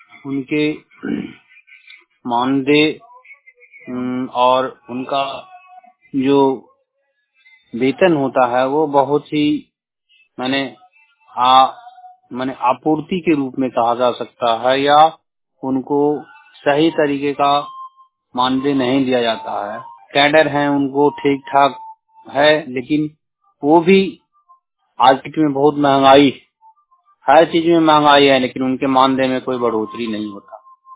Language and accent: Hindi; Bihar, India; एकंगरसराय प्रखंड से नालंदा डिस्ट्रिक्ट का रहने वाला हूँ।